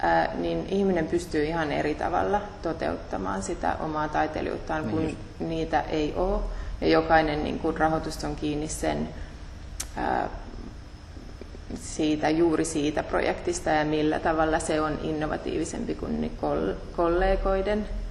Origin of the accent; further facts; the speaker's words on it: London, United Kingdom; kun mä oon kasvanut teinistä Lontoossa